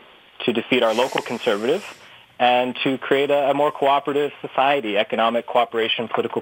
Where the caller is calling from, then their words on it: Ontario, Canada; I'm calling from Ormadonte in Simcoe North.